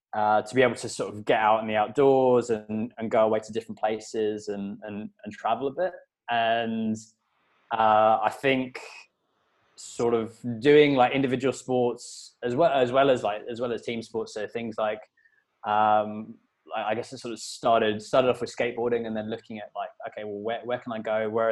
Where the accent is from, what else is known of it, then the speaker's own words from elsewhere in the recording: London, United Kingdom; also born or lived in Sydney, Australia; now in Portugal; I'm from London originally, and yeah. I was living over in Sydney for 7 years.